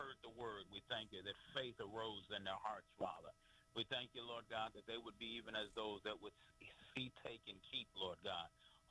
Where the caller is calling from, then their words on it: Alaska, United States; I'm calling from Alaska today.